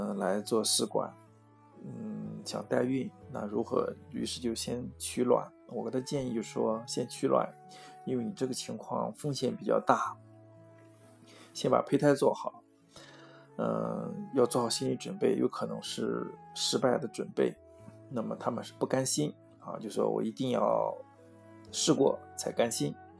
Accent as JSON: {"language": "Chinese", "country": "China", "said": "因为我们中国人还是比较传统，希望有自己的血统血脉，"}